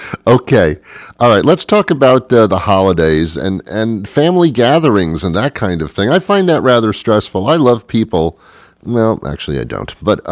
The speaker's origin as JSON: {"language": "English", "region": "New York", "country": "United States", "tie": "born or raised there", "said": "I grew up in New York, so I used to go to Radio City all the time and watch the movies"}